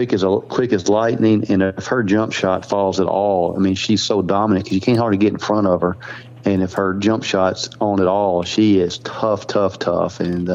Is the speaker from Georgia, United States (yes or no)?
no; Pine Bluff, Arkansas, United States; Well, fellas, I'm from Pine Bluff, so that's, you know, I know all about Watson Chapel.